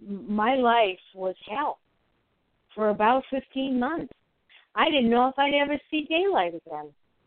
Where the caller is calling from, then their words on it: Arizona, United States; from Arizona.